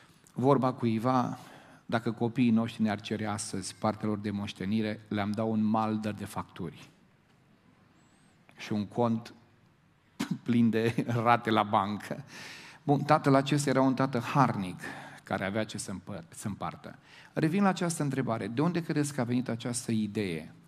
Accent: Moldavia, Romania; Eu sunt român, sunt crescut în România, sunt moldovean

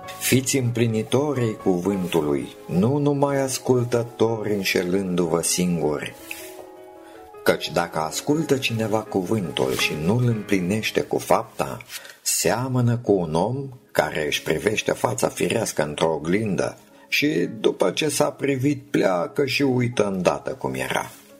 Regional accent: Romania; Eu sunt român, deci sunt creștin.

